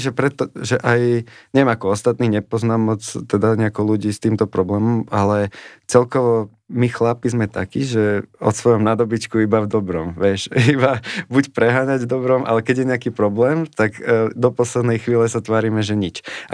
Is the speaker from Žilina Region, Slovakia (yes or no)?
yes; Žilina, Žilina Region, Slovakia; Áno, u nás v Žiline